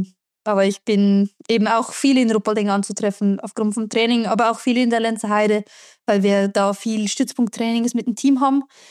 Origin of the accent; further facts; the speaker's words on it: Engelberg, Obwalden, Switzerland; ich komme ursprünglich aus Engelberg und bin eigentlich auch noch wohnhaft in Engelberg, aber mein Mann wohnt halt in Ruhpolding und darum bin ich auch viel hier.